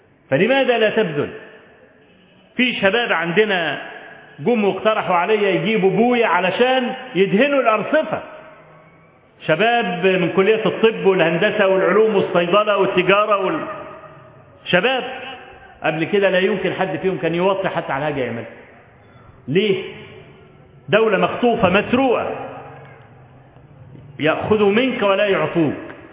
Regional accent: Kafr El Sheikh Governorate, Egypt; جاء عندنا في كفر الشيخ، في عندنا في المحافظة

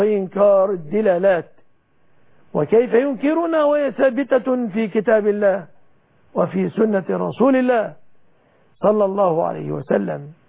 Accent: Egypt; بلادنا مصر

